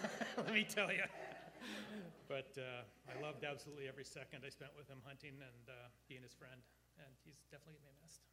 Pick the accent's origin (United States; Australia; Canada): Canada; Prince George, British Columbia; I'm from Prince George.